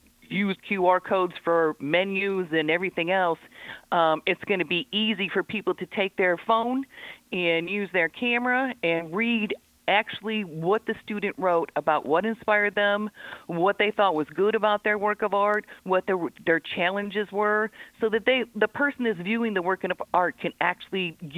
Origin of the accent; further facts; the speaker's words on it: Lorain, Ohio, United States; like it was when I grew up in Lorraine